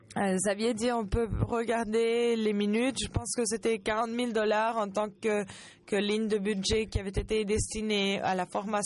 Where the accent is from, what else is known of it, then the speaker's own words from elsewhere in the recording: Canada; pour le recommandé NPOC. Je viens du Canada. Et je suis aussi exécutif et résident à Toronto